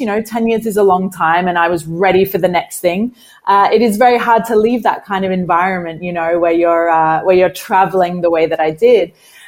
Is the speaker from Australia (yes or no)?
yes; Australia; also born or lived in New Zealand; I actually grew up traveling. I grew up in Australia, but I was born in New Zealand. My father's French, so there's this whole big mix of many different cultures within the one family.